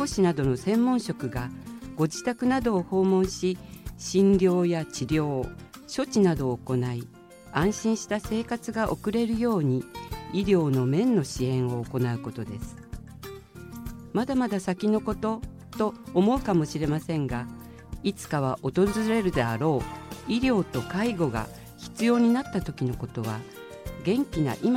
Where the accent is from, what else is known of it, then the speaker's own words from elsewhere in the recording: Yoshida, Niigata, Japan; 私は旧吉田町に生まれ、そのまま吉田で育っております。